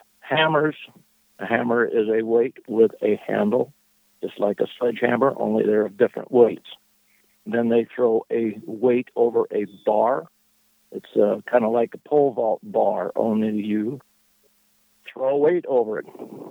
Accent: Alaska, United States; I'm from the Kenai Peninsula

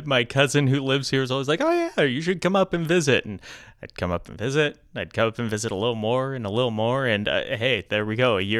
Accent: Tucson, Arizona, United States; Back in my hometown, it was stuff like the Tucson Festival of Books and the Gem and Mineral Show that just meant you couldn't get a hotel room there in February at all.

